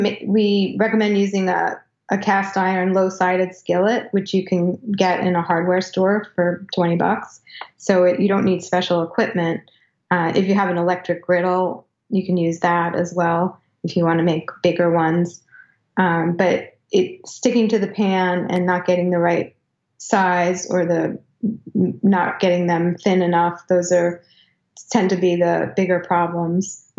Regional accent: New York, United States; now in Brattleboro, United States; I'm from New York, and I always wanted to see what it was like to live in a smaller place

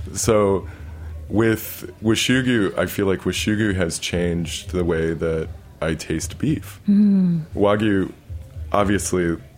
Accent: Midwest, United States; And I grew up in the Midwest where you eat meat every day.

